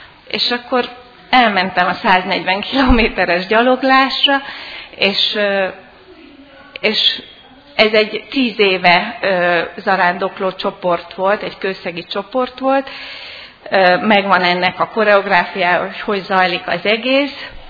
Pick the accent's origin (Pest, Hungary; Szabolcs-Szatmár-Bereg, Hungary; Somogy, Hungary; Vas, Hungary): Vas, Hungary; Szombathely; Hát én Szombathelyi vagyok, és ez az épület konkrétan kötődik a gyerekkoromhoz is, mert ide jártam balettre, amikor pici voltam, és a szomszédos templomba kereszteltek meg.